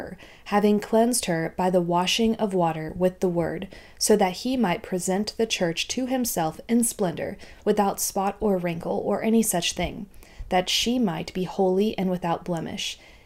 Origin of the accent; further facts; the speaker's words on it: United States; He's from South Africa, I'm from America.